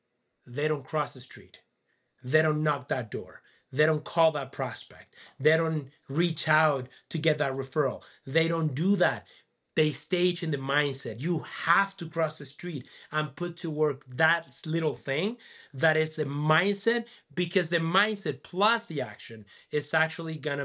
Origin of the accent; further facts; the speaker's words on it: Venezuela; now in Boise, United States; So we get to Boise. We're coming from Venezuela. We're getting there and it's windy.